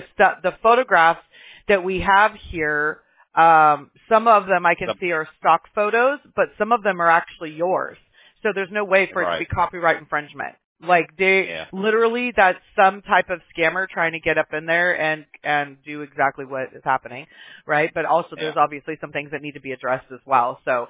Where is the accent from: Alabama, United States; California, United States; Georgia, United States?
Alabama, United States; Mobile; born there; I was born in Mobile, Alabama, so I'm from the backwoods myself.